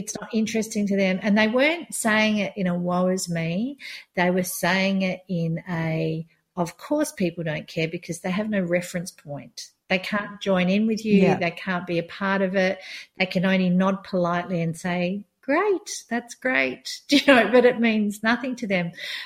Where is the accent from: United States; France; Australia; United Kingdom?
Australia; But probably as an expat, I would meet people abroad and just say, oh, I'm Australian.